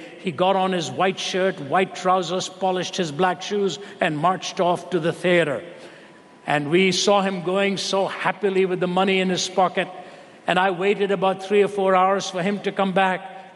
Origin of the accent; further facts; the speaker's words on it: India; when I was growing up in India, we used to love to see movies.